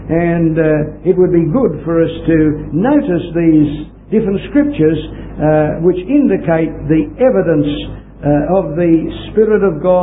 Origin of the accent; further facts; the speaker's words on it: Australia; accent: Australian; I've just got to open my mouth in Canada and they know I'm an Australian. Because of my manner of speech. I can't cover it up.